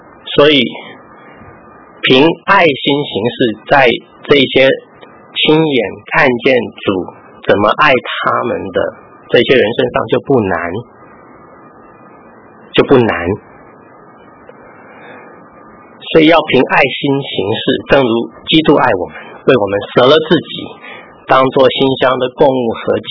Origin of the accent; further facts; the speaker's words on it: Taiwan; 我常常被人家取笑我是外省人第二代，然后我的台湾话呢一讲呢，我母亲那边的亲戚就笑翻了